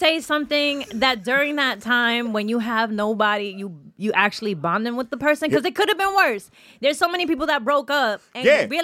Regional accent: Bronx, New York, United States; I grew up in the Bronx. Like, we grew up in the Bronx, and we're black, you know what I'm saying?

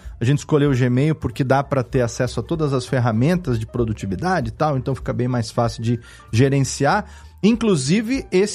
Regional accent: Serra Negra, São Paulo, Brazil; eu estou aqui em Serra Negra, que é onde eu moro, na minha cidade natal.

